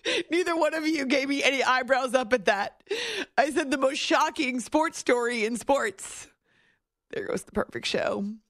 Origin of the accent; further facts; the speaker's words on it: New Hampshire, United States; This is my best friend that I've known since age 13. She and I grew up in New Hampshire together.